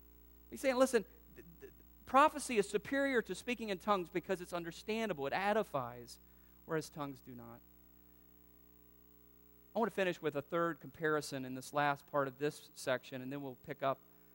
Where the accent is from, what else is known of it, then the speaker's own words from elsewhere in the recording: the South, United States; I grew up in the South, so I was accustomed to a lot more verbal expression during a message.